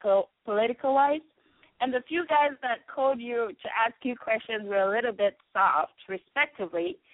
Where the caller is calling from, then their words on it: Medford, Oregon, United States; I'm calling from Medford, Oregon